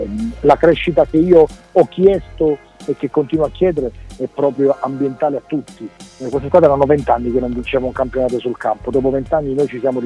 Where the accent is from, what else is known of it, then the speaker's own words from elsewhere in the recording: Taranto, Apulia, Italy; io da Tarantino ero ragazzino, avevo 14 anni